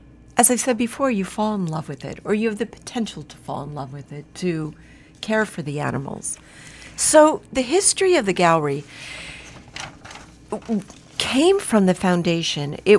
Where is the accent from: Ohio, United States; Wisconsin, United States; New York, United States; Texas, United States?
New York, United States; a lot of the people at the foundation are sixth, seventh generation Floridian. I grew up in New York.